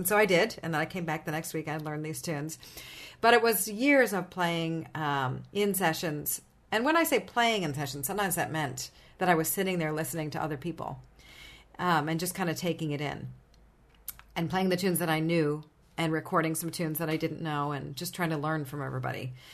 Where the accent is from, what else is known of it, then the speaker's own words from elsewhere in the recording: United States; Well, yeah, I mean, my great grandpa's from Ireland, but I'm an American, born